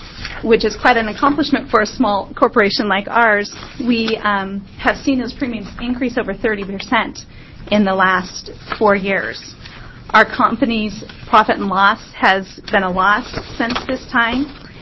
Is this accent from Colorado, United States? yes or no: no; Bend, Oregon, United States; I'm from Bend, and I'm representing DBS Health Information.